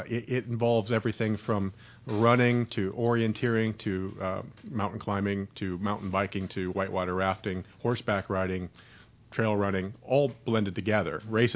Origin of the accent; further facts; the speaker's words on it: Midwest, United States; I grew up in the Midwest. I played the probably typical Midwest summer and spring sports, softball, football, things like that.